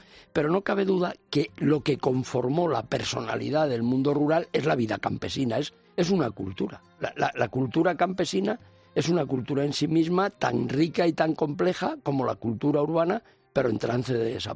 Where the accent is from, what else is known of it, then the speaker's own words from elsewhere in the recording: Madrid, Community of Madrid, Spain; yo soy un madrileño, como buena parte de los madrileños, hijo o nieto de migrantes y además de lugares muy dispares de España